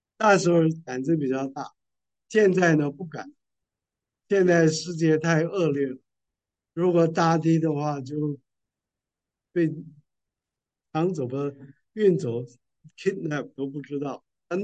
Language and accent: Chinese; China; 不像我们中国人以前随地吐痰